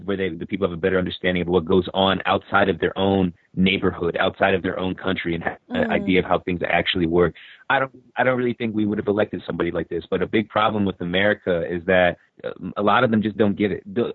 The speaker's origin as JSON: {"language": "English", "region": "Maryland", "country": "United States", "said": "well my state's a blue state anyway so we I mean Maryland I'm from Maryland right outside of DC and we voted for Hillary"}